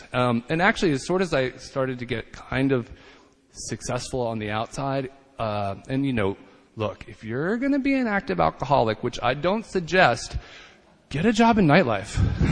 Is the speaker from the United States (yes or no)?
yes; Dayton, Ohio, United States; I grew up outside of Dayton, Ohio, in a very sort of like normal town, USA, where everybody else seemed really normal